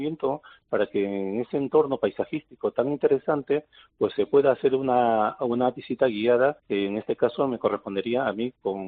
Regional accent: Lima, Peru; moved away as an adult; now in Los Llévenes, Spain; Así es, sí, soy de Perú, de Lima, Perú. Estudié en la Escuela de Bellas Artes de Lima también, y por cuestiones artísticas y culturales, al final llegué aquí en España y desde allí pues radico permanentemente aquí en Los Llévenes.

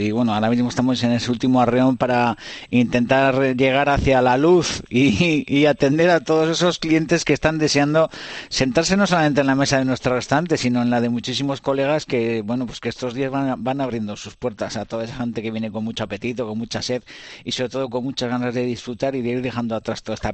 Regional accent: Hondarribia, Basque Country, Spain; Yo soy de Hondarribia, de Fuenterrabía, soy guipuzcoano

